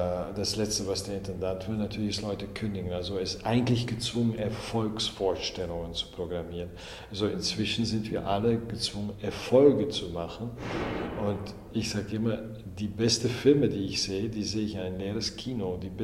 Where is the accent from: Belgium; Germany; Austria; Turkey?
Belgium; Flanders; Also diese bürgerliche Kultur, die gibt es zum Beispiel in Flandern, wo ich herkomme, überhaupt nicht.